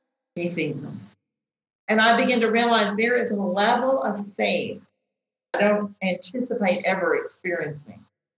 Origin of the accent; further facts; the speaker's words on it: United States; That's my mentality because I'm an American.